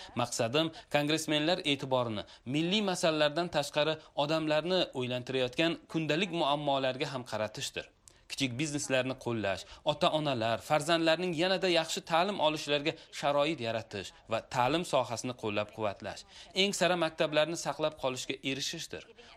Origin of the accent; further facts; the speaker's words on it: Tashkent, Uzbekistan; o'zbekistonlikman, Toshkentdan. Ota-onam esa asli Samarqanddan. Shuning uchun o'zimni samarqandlik his qilaman.